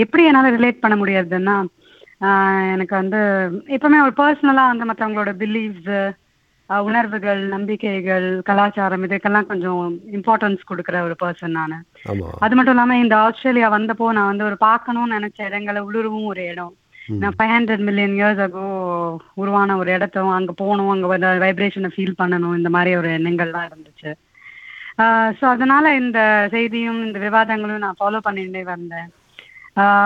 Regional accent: Chennai, Tamil Nadu, India; நான் சென்னையில் பிறந்து வளர்ந்துருக்கேன்

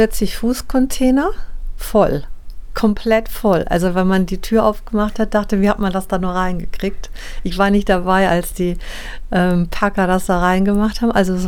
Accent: Baden-Württemberg, Germany; Und im Schwarzwald, wo ich herkomme, war das eigentlich schon immer so

